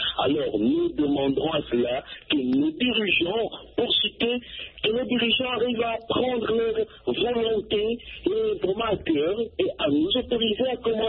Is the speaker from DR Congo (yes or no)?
yes; DR Congo; comme si chez nous, en RDC